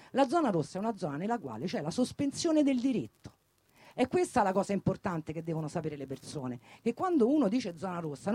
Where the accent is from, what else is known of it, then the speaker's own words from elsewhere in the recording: Rome, Lazio, Italy; noi siamo da Roma